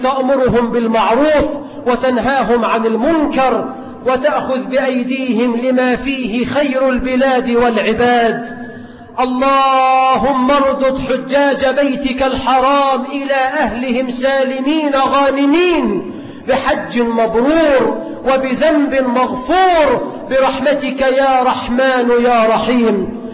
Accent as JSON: {"language": "Arabic", "country": "Egypt", "said": "اللهم اجعل بلدنا مصر آمنة مطمئنة"}